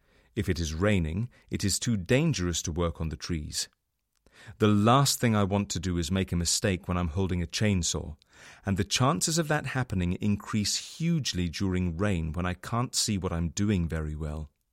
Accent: England, United Kingdom; I'm a greenkeeper from England.

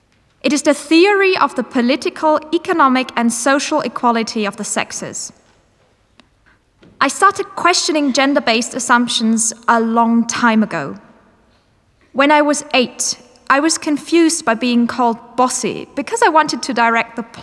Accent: United Kingdom; I am from Britain, and I think it is right I am paid the same as my male counterparts.

